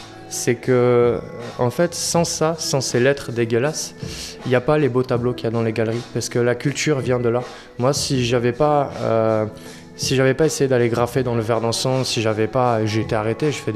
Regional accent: Castelnau-le-Lez, Occitanie, France; Quand j'habitais à Castelnau, là où j'ai grandi, à côté de Montpellier

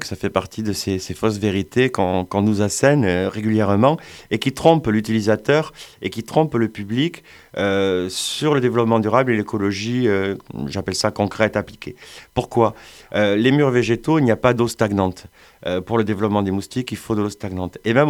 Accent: Montpellier, Occitanie, France; born there; also born or lived in Netherlands; je suis né à Montpellier.

